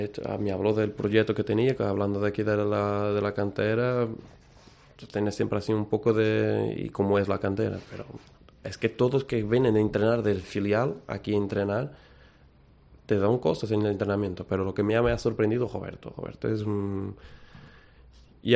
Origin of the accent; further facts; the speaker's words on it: Portugal; Spanish is a second language; yo soy portugués